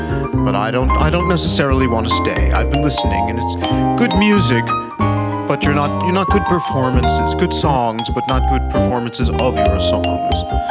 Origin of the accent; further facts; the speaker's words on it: New York, United States; I'm from New York, I had all the gigs.